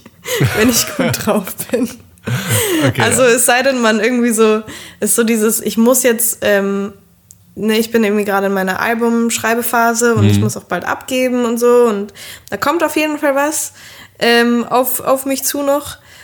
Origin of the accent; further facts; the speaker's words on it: Prien am Chiemsee, Bavaria, Germany; also Prien hat irgendwie 10.000, 11.000 Einwohner oder sowas. Und es ist schon irgendwie jetzt ein kleines Kleinstädtchen.